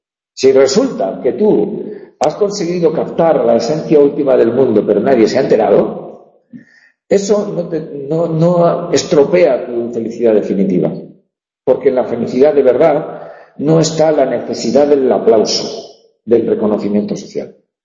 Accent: Navarre, Spain; caracoles del Valle de Belagua, en Navarra, ¿no? Los navarricos, ¿no? Es un tipo de caracoles propios de mi tierra, ¿no?

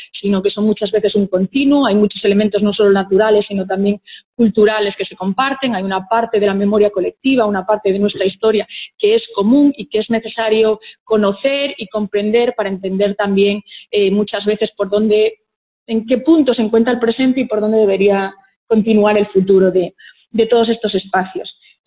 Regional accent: Murias de Rao, Galicia, Spain; soy nacida aquí en El Bierzo, en Bárcena de la Abadía, donde viví de pequeñita, pero después me trasladé a vivir a Murias de Rau, que es un pueblo a escasos 8 kilómetros de Valouta, y bueno, ahí es de donde yo soy, donde me crié y paso todavía la mitad de mi tiempo.

